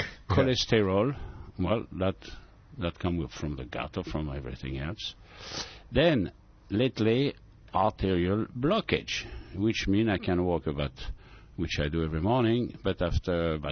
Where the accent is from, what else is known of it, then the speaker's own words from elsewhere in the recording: France; English is a second language; I'm from France, as you can hear, and I was in restaurant business for about 40 years in Newport and around.